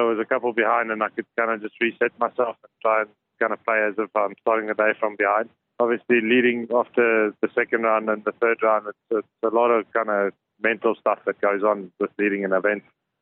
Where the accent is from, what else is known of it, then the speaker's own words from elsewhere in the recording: Pretoria, Gauteng, South Africa; obviously growing up in Pretoria, not the other cities